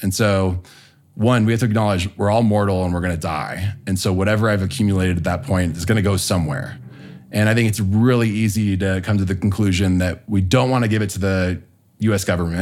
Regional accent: Los Angeles, California, United States; Growing up in Los Angeles, I wasn't immune to the lure of pursuing property, power, and prestige.

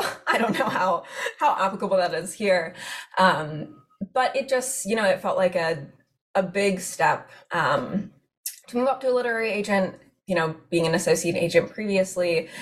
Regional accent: Chicago, Illinois, United States; born there; I was born in Chicago, but they are from Alabama and Georgia.

